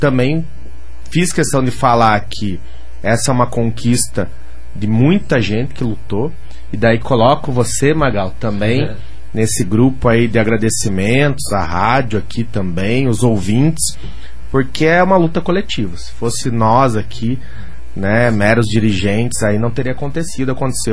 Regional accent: Curitiba, Paraná, Brazil; como curitibano que sou, como trabalhador da Petrobras há 18 anos que sou

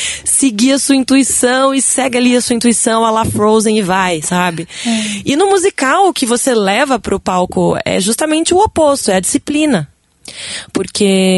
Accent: Piracicaba, São Paulo, Brazil; Eu sou de Piracicaba.

